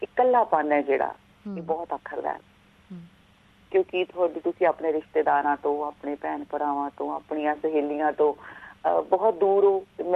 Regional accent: Abohar, Punjab, India; ਮੇਰਾ ਸ਼ਹਿਰ ਜਿਸ ਸ਼ਹਿਰ ਨੂੰ ਮੈਂ ਬਿਲੋਂਗ ਕਰਦੀ ਹਾਂ, ਅਬੋਹਰ ਸ਼ਹਿਰ, ਬੜਾ ਸਾਹਿਤਕ ਲੋਕਾਂ ਦਾ ਸ਼ਹਿਰ ਹੈ।

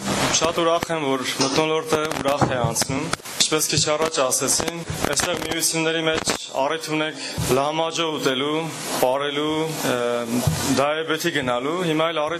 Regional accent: Armenia; moved away; Ես էլ Հայաստանից եմ։

